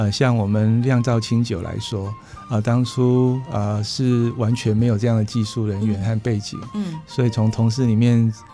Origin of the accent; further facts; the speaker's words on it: Wufeng, Taichung, Taiwan; 对，我土生土长